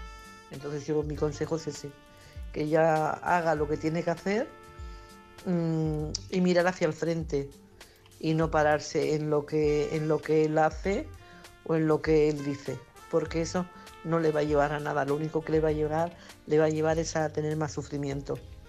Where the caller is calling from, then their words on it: Barcelona, Catalonia, Spain; corresponsal de Barcelona